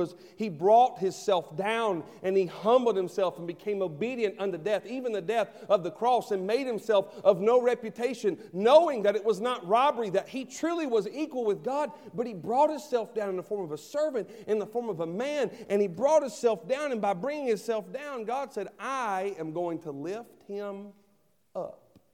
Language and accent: English; Henderson, North Carolina, United States; I'm from Henderson, North Carolina. Why? Because that's where my father and my mother are from and where they raised me. It's my home.